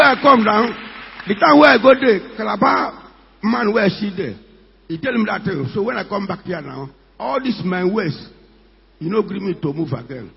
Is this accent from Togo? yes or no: yes; Togo; English is a second language; I'm not from this town. I'm from Togo, from here.